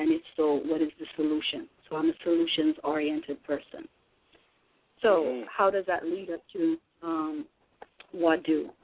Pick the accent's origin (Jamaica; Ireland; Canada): Jamaica; moved away as an adult; also born or lived in New York / Southwest Florida / Atlanta / Denver; now in Chicago, United States; I am originally from Jamaica, a mother of four, and someone who has lived in many different parts of the country, you know, New York, Southwest Florida, Atlanta, Denver, and now Chicago.